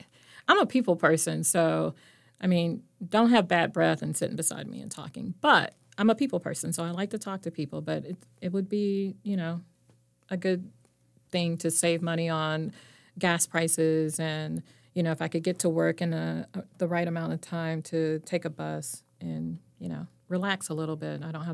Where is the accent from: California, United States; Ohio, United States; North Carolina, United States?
North Carolina, United States; Winston-Salem; I came from Winston-Salem. We had a bus that came every 15 to 20 minutes, so we could pretty much get all over the city.